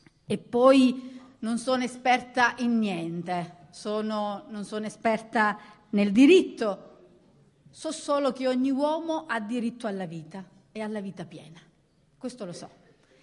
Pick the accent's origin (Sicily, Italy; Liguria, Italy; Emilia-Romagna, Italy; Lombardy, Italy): Sicily, Italy; Licata; now in Palermo, Italy; io sono agrigentina e quando io arrivo ad Agrigento, sono nata a Licata, vivo a Palermo, però quando io arrivo nella mia terra continua ad emozionarmi